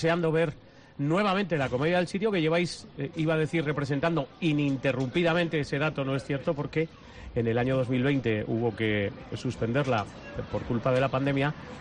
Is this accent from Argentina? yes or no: no; Alfaro, La Rioja, Spain; yo soy de Alfaro